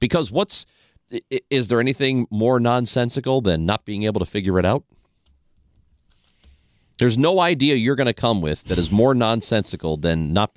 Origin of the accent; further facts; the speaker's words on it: Illinois, United States; because I grew up on the Illinois side where we know how to have driver's ed